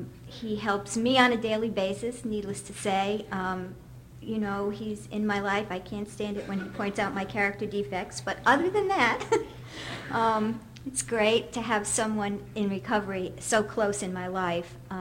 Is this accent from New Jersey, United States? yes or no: no; Winthrop, Massachusetts, United States; I'm from Winthrop, Massachusetts, and I'd like to thank the committee for asking me to do this.